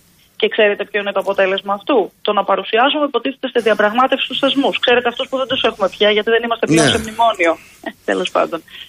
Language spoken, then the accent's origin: Greek; Karpenisi, Central Greece, Greece; να πάτε στο χωριό μου στο Καρπενήσι